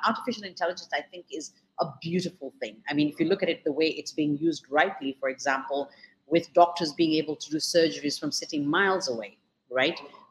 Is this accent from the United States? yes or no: no; Kenya; obviously, you know, being Kenyan, I'm proudly taking, you know, ownership and onus